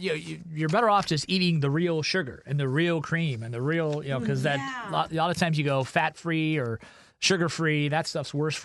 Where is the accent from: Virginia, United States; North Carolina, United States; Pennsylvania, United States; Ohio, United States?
Ohio, United States; now in Seattle, United States; I'm born and raised in Ohio, I'm a big Pittsburgh Steelers fan